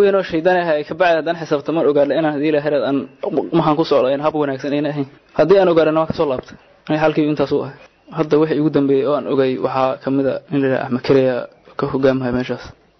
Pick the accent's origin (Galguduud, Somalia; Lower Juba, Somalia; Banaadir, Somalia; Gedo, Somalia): Banaadir, Somalia; Mogadishu; waxaan ka imaaday Xamar